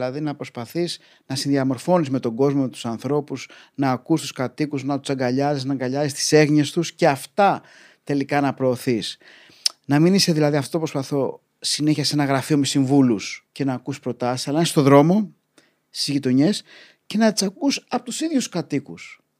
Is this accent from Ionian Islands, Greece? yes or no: no; Glyfada, Attica, Greece; also born or lived in Gkizi / Thessaloniki; Γεννήθηκα στο Γκίζι, έξι χρονών, μετά πήγα Γλυφάδα, μετά σπούδασα και έκανα γυμνάσιο Λύκειο, μετά σπούδασα Θεσσαλονίκη. Μηχανολόγος, μηχανικός, 5 χρόνια και μετά γύρισα και έχω μείνει σε διάφορες περιοχές τα τελευταία 3+ χρόνια μένω στον Γκάζι.